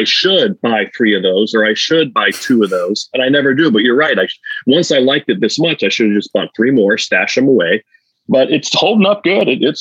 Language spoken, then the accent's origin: English; Pittsburgh, Pennsylvania, United States; to grow up listening to NHL games on the radio, growing up around Pittsburgh, listening to Mike Lang, but also listening to Bruins games on WBZ